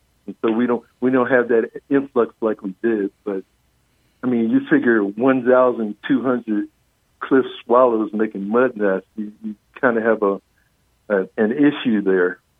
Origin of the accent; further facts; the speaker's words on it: Philadelphia, Pennsylvania, United States; I remember being a kid growing up in Philadelphia and my dad taking me to Connie Mack Stadium to watch my beloved Philadelphia Phillies.